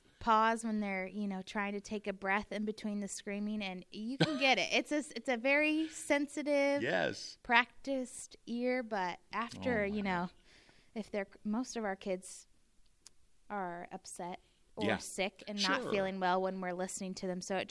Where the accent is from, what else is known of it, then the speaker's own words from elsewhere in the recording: Peoria, United States; I'm from Peoria. I live in Peoria.